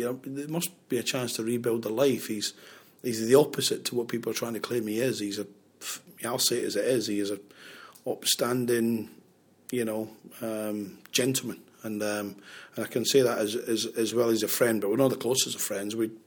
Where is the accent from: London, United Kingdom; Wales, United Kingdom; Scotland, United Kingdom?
Scotland, United Kingdom; Glasgow; born or raised there